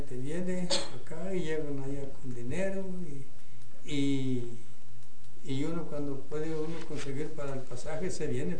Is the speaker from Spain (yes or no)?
no; Mexico; now in United States; El único que no la pude hacer en México, por eso me vine para acá. Si la haya podido hacer en mi tierra, no vengo, sí.